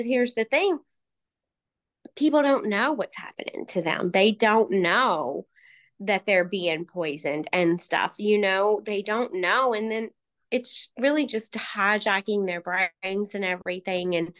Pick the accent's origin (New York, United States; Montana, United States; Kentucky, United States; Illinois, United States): Kentucky, United States; I understood that because I'm from Kentucky and I don't know anybody that didn't.